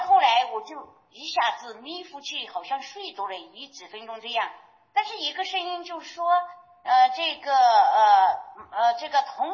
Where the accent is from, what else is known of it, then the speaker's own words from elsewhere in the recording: Pu'er, Yunnan, China; now in Kunming, China; 我是云南省这个普洱的，现在在昆明，常住昆明。